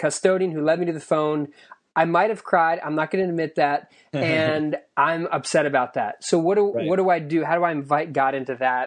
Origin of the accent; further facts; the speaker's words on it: Texas, United States; Well, I'm a Texan. And people down there in Texas don't sit around and just imagine things and have daydreams, okay?